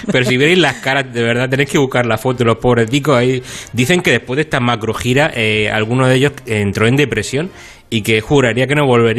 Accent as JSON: {"language": "Spanish", "region": "Region of Murcia", "country": "Spain", "said": "yo soy murciano"}